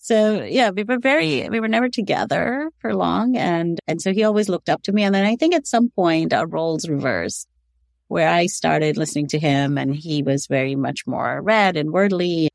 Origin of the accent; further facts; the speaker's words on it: Abu Dhabi, United Arab Emirates; first language hi; English is a second language; also born or lived in India; I grew up, my formative years, I was 6 when we moved from India to Abu Dhabi, and that's where he was born. So he grew up, I grew up in an Indian predominant culture. I went to an Indian school in Abu Dhabi.